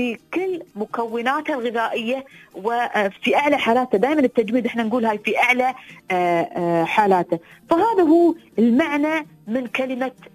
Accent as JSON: {"language": "Arabic", "country": "United Arab Emirates", "said": "سوق الكبره هي مشهوره في كل منطقه عندنا في الامارات،"}